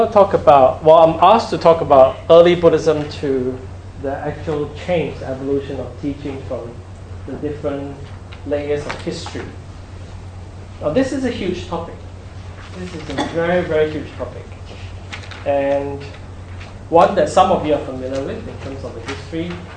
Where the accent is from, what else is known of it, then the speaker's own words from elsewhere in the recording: Penang, Malaysia; I grew up in Malaysia, which is a Buddhist country. Well, the area that I was in is a Buddhist area. It's really an Islam or Muslim country. But where I'm at, I'm based in Penang